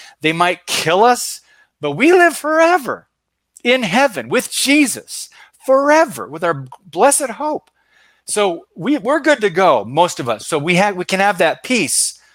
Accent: United States; this is just completely opposite of when at least I or my parents or grandparents were going through growing up in America.

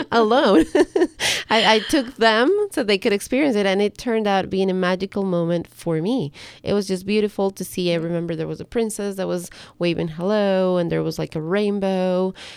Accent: Ecuador; I'm originally from Ecuador

